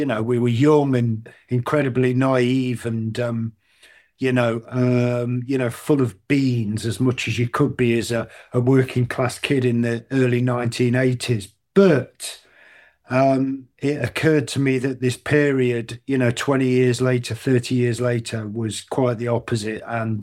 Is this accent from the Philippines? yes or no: no; Grantham, East Midlands, United Kingdom; The club was a local club called the Quilted Llama that was in my hometown of Grantham, and I had moved back to my parents for a third time